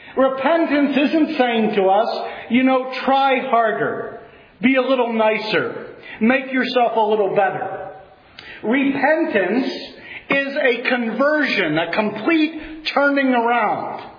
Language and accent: English; Reading, Pennsylvania, United States; I come from Reading, Pennsylvania, that's west of New Jersey